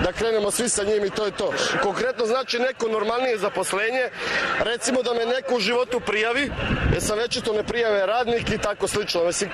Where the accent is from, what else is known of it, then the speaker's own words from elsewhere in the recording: Zenica, Federation of Bosnia and Herzegovina, Bosnia & Herzegovina; now in Belgrade, Serbia; Ja nisam iz Beograda, ja sam iz Bosne i Hercegovine, iz Zenice, sam tačno izbegao, trenutno živim u Beogradu.